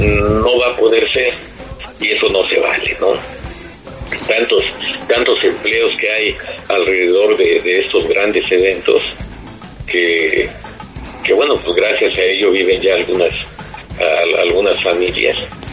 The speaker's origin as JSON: {"language": "Spanish", "country": "Mexico", "said": "Salgamos a defender y a decir, bueno, somos mexicanos y somos galleros."}